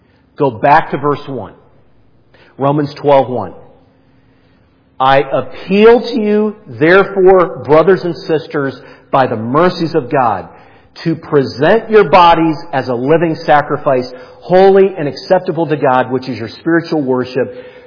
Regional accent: Canton, Ohio, United States; the church choir where I grew up in Canton, Ohio

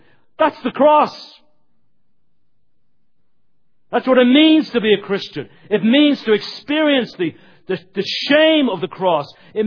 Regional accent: Canada; I'm speaking here to some degree as a Canadian evangelical in my comment here.

